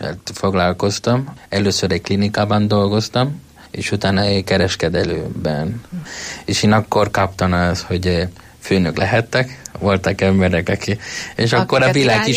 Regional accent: Venezuela; Hungarian is a second language; moved away as an adult; now in Hungary; Venezuelából jöttem, 31 éves vagyok, 9 éve vagyok itt Magyarországon

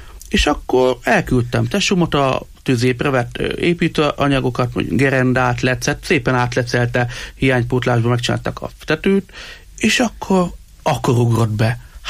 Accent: Miskolc, Borsod-Abaúj-Zemplén, Hungary; én a Miskolci gyermekvárosban nőttem fel

